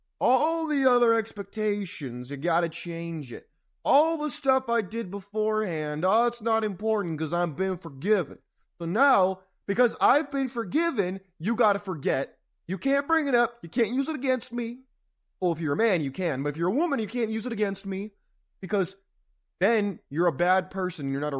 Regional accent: California, United States; I grew up in California.

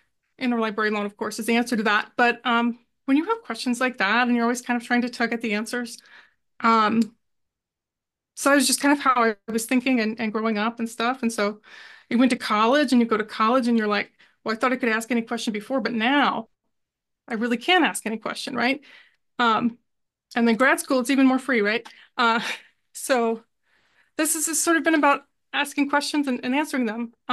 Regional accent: Kentucky, United States; I grew up in a sort of a suburb in the Midwest here. I grew up in Kentucky.

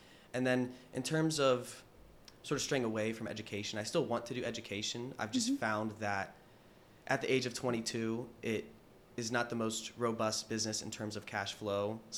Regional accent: Canton, Ohio, United States; I was inspired because I grew up in Canton, Ohio. So the Pro Football Hall of Fame, it's literally right there. I was born literally like 100 yards away from the Hall of Fame stadium itself.

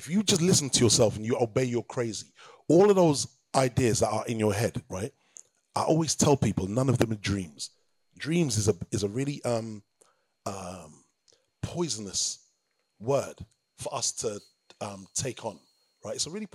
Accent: London, United Kingdom; I'm not like from the industry, I'm from Kilburn Lane, Harrow Road, right? Mozart Estate.

